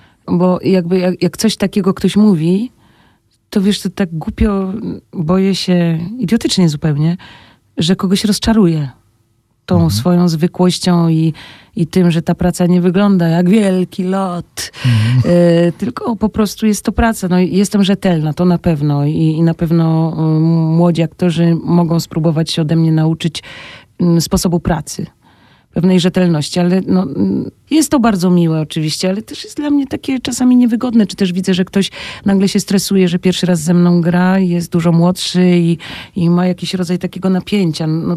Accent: Szczecin, West Pomeranian Voivodeship, Poland; Ja przyjechałam ze Szczecina i się dostałam

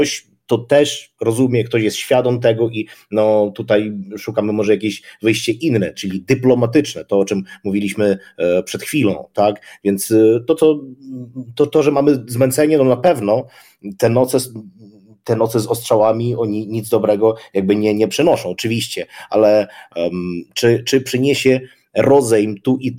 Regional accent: Zaporizhzhia Oblast, Ukraine; No ja pochodzę też z jednego z takich terenów teraz okupowanych, to jest obwód zaporowski, mała wioska w okolicach Enerhodara.

